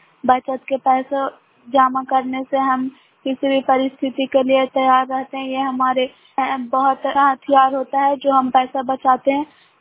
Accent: Bairiganj, Bihar, India; ग्राम बैरीगंज post Makrata जी नालंदा की निवासी हूँ।

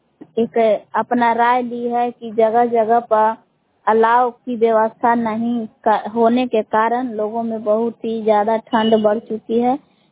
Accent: Belaon, Bihar, India; ग्राम बेलाव जिला कैमूर भभुआ की निवासी हूँ।

